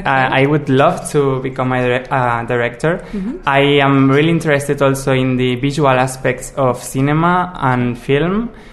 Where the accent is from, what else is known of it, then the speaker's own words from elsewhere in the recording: Catalonia, Spain; I'm from Barcelona, well, from a village near Barcelona